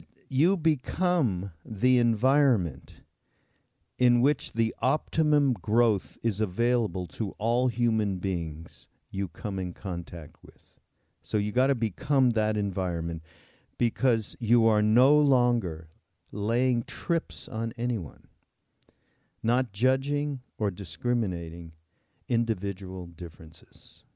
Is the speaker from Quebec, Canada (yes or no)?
yes; Montreal, Quebec, Canada; I'm from Montreal. This is just bringing me back to my misspent and frozen youth